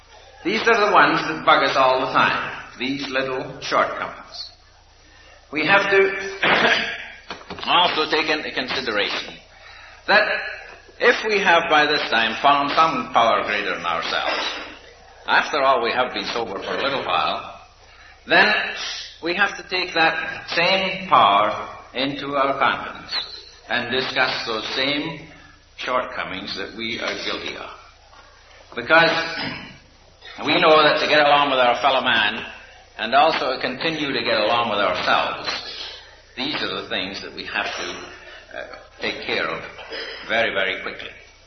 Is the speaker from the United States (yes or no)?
no; Victoria, British Columbia, Canada; accent: Scottish; As you probably know, I'm Scotch by my accent, but by absorption, I come from Canada. Canada brought me here many, many years ago, and I hail from Victoria, British Columbia.